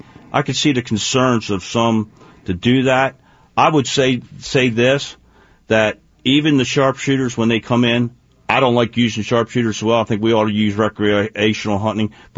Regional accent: Maryland, United States; And I'm from Carroll County, and we got the most Sunday huntings, I think, of everybody in the state.

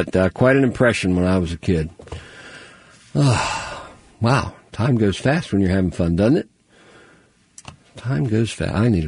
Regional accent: Pennsylvania, United States; growing up on the Juniata River in Pennsylvania brought out my love for smallmouth bass.

